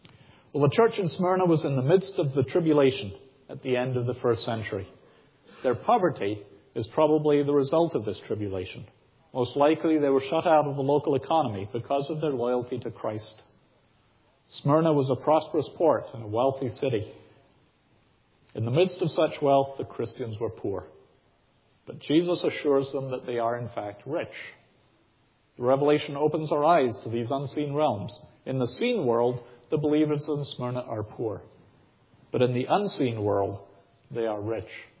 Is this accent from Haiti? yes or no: no; United Kingdom; I grew up singing that in Britain.